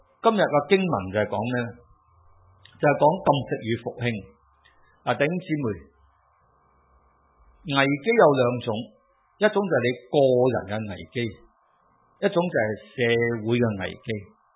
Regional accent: China; 呢、这个等于我哋中国人叫咩啊？临急咩啊？抱佛脚啊！

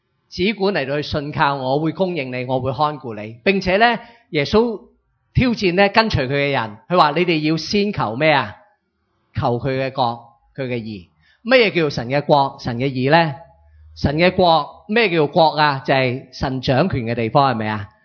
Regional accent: Hong Kong; 所以今日咧，我哋香港人咧好努力，好想争取一啲嘢吓

